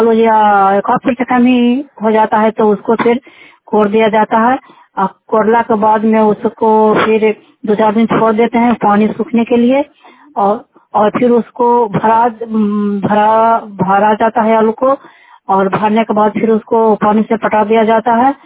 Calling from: Hilsa, Bihar, India; और हिलसा ब्लॉक से बोल रही हूँ।

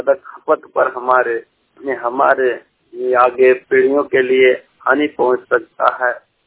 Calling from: Bagiya Surari, India; हम ग्राम बगिया सुरारी से बोल रहे हैं।

